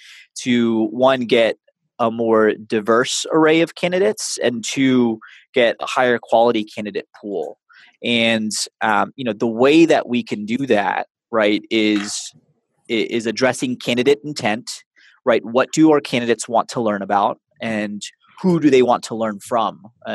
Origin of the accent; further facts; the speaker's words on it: Dallas, Texas, United States; So I'm originally from Dallas, Texas. I went to school at the University of Texas at Austin.